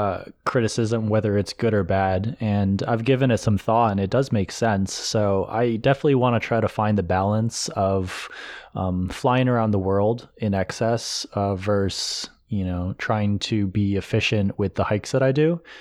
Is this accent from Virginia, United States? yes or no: no; Rochester, New York, United States; I'm from New York, upstate. I've lived in the state of New York all my life